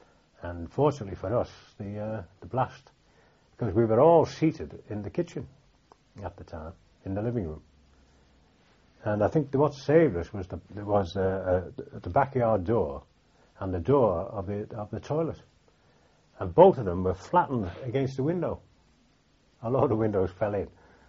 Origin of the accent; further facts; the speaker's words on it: Liverpool, North West England, United Kingdom; born there; I was born in Liverpool. In a street called Doncaster Street. That's been demolished.